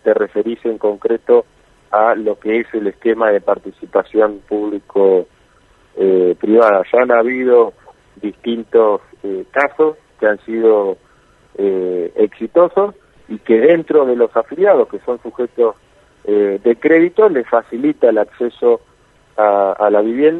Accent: Chubut, Argentina; yo vivo en Chubut, nací en Chubut, obviamente defiendo la provincia

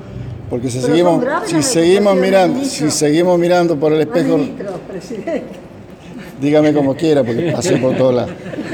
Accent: Santa Fe, Argentina; Nosotros somos primero, antes que nada, santafesinos

